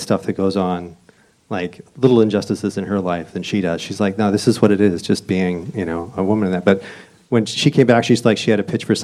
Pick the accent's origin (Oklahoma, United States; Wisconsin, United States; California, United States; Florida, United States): Oklahoma, United States; because I grew up in Oklahoma, and there were people in my community, adults, who would use air quotes when they said the word science.